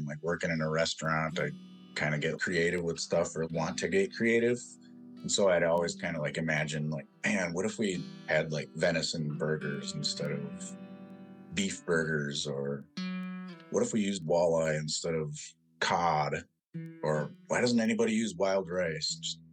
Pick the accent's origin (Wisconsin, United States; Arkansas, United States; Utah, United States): Wisconsin, United States; Red Cliff; I'm Anishinaabe from Red Cliff, Wisconsin.